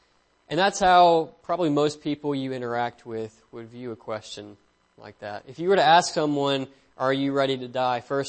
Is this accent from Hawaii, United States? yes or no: no; Auburn, Alabama, United States; I'm from Auburn, Alabama, a little bit south of here.